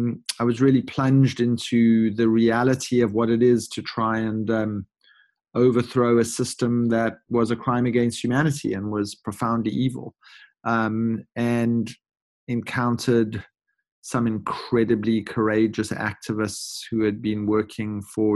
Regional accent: South Africa; I grew up as a white South African under apartheid and was always enormously lucky to be born into a household where my parents told me that apartheid

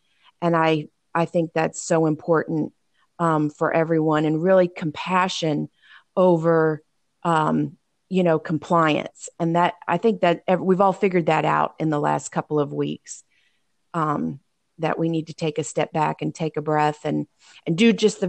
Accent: Florida, United States; now in Georgia, United States; I was born and raised in Florida and lived there most of my life, but absolutely love Georgia. So we're excited to be Georgia residents now.

